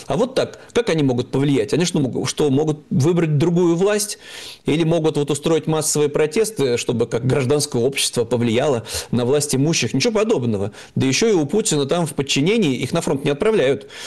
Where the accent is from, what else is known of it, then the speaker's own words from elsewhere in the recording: Saint Petersburg, Russia; Это все в моем родном городе, в Санкт-Петербурге, он пережил в 96-м году